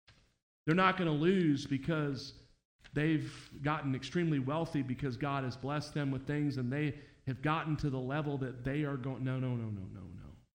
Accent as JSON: {"language": "English", "town": "Miami", "region": "Florida", "country": "United States", "tie": "born or raised there", "said": "And I was raised in Florida."}